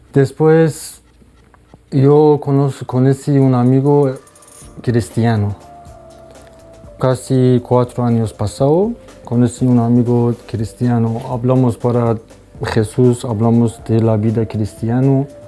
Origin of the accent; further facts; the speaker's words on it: Iran; Spanish is a second language; moved away as an adult; now in Burgos, Spain; yo no entiendo mucho castellano. … soy de Irán, tengo 38 años y hace 2 años estoy en España, en Comunidad de Burgos.